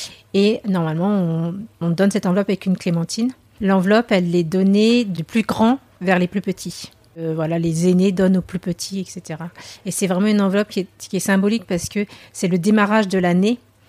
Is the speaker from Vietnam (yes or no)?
yes; Vietnam; now in Cergy, France; Je suis vietnamienne, née au Vietnam et arrivée en France en 78.